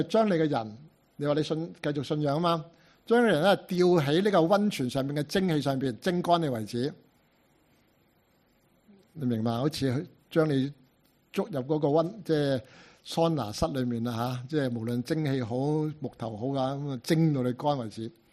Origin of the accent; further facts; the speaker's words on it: Hong Kong; 澳門人嗰種文化同我哋香港人文化好唔同，有歷史嘅淵源。